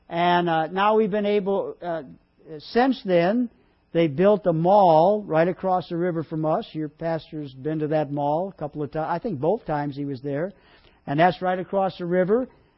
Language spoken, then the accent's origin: English; Detroit, Michigan, United States; now in Philippines; And I'm from Detroit, Michigan, and sometimes I'll tell you the truth, I feel safer in the Philippines than I did in Detroit, Michigan.